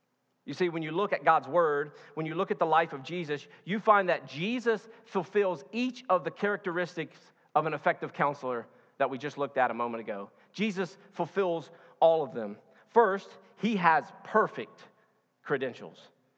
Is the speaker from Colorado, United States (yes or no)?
no; Kentucky, United States; actually from my home state of Kentucky.